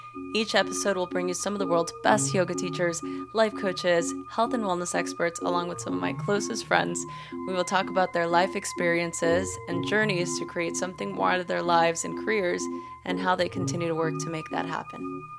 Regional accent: Los Angeles, California, United States; I grew up in East LA, early 90s, where there was a lot of gang violence, and my family struggled to make ends meet.

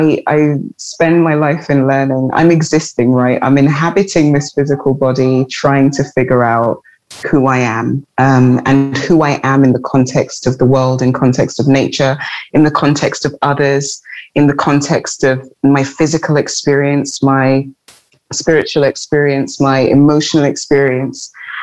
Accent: London, United Kingdom; I grew up in London. That's the physical place that I inhabited, and in a house with, you know, parents and a sibling at first and cousins and extended family

